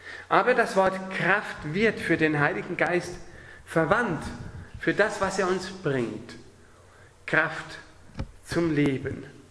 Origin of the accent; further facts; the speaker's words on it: Germany; also born or lived in Russia; now in Austria; ich komme aus Deutschland, aber meine Frau ist Österreicherin, die Kinder haben beides, aber fühlen sich als Österreicher. Und wir waren 16 Jahre lang in Russland gewesen als Missionarsfamilie